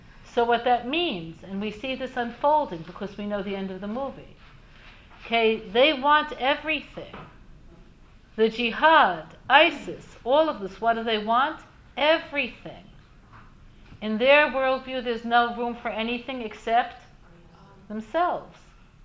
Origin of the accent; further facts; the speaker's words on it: Brooklyn, New York, United States; People steal. I'm from Brooklyn.